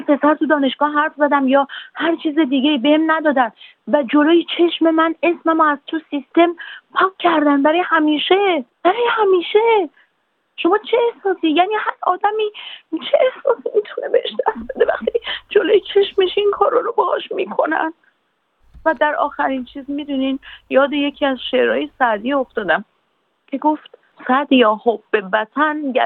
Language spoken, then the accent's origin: Persian; Iran; moved away; من کشورم رو خیلی دوست دارم ولی چرا همه باید بزنن تو سر ما، و من از ایران اومدم بیرون